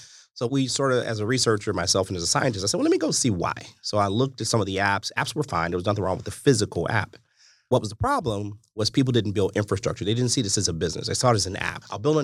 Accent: St. Louis, Missouri, United States; We lived in St. Louis. We grew up in St. Louis.

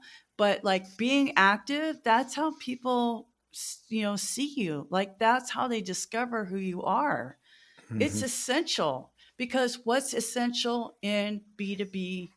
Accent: California, United States; I grew up in California near the Bay Area, so we always called it Chinese New Year.

